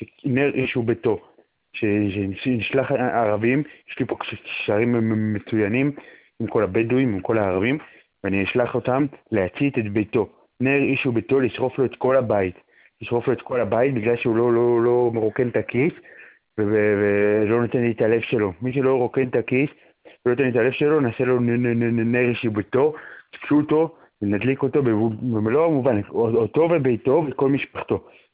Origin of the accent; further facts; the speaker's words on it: Haifa, Haifa District, Israel; born there; אבל זה נתקע בחיפה. עיר הולדתי